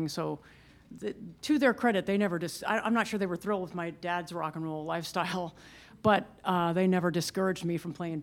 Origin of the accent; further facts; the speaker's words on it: Dripping Springs, Texas, United States; I grew up in Dripping Springs, Texas, which at the time was much more in the country.